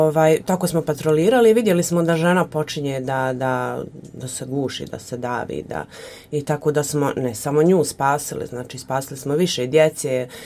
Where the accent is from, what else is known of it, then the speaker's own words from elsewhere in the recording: Sarajevo, Federation of Bosnia and Herzegovina, Bosnia & Herzegovina; now in Brčko, Bosnia and Herzegovina; Ja sam inače dijete iz Sarajeva i nije me nešto privlačila ljubav prema rijeci, prema vodi, jel? To je bila Miljacka i to je to.